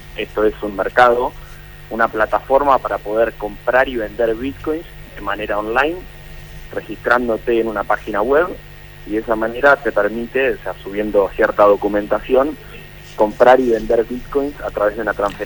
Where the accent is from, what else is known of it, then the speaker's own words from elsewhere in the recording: Concepción del Uruguay, Entre Ríos, Argentina; now in Buenos Aires, Argentina; yo soy de Entre Ríos, soy de Concepción de Uruguay. En un momento me vine a estudiar acá a Buenos Aires